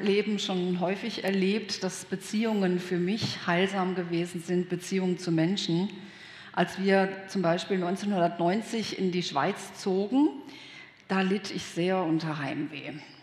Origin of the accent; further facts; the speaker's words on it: Düsseldorf, North Rhine-Westphalia, Germany; Es war dann ein bisschen anders als bei uns in Düsseldorf. Ich habe also mit meinen 28 den Altersschnitt dramatisch nach unten gesenkt.